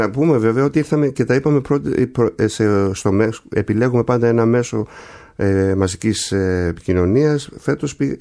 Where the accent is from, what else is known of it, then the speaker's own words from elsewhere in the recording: Kasos, South Aegean, Greece; Είμαστε από την Κάσο, από τα Δωδεκάνησα, από το χωριό Αγία Μαρίνα.